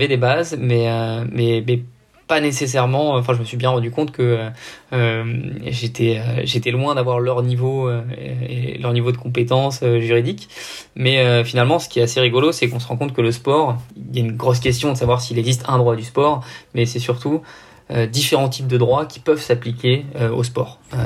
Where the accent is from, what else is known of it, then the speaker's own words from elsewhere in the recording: south of France, France; accent: Parisian; potentiellement l'accent du sud, vu que j'y ai passé ma vie, se sont un peu annihilés. Et donc, j'ai un accent...